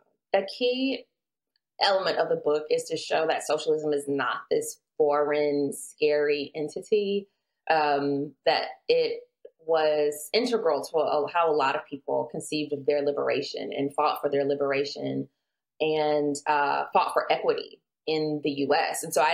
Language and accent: English; Atlanta, Georgia, United States; I grew up in Atlanta.